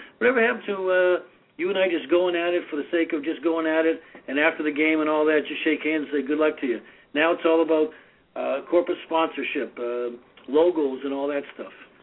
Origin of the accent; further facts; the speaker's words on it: Boston, Massachusetts, United States; accent: Boston; Every afternoon, my teacher would have me read to the class so the class could laugh at my Boston accent.